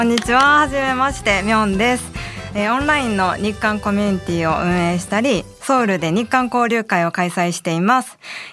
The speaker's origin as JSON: {"language": "Japanese", "region": "Hyogo", "country": "Japan", "said": "私は在日のコリアンですね。で、兵庫県出身なんですよね。だからもうバリバリの関西人なんですけど、そこからこう、まあ、在日の学校に通っていって、ハングルも勉強したりとかして"}